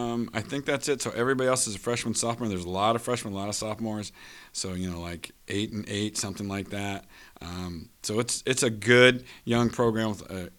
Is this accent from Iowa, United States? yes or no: yes; Dallas Center, Iowa, United States; Layla comes to us from Dallas Center Grimes, which is actually my hometown.